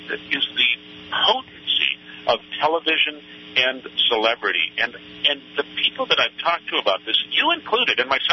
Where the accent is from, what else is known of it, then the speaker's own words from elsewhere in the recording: San Francisco, California, United States; If that caused quite a stir in my hometown, San Francisco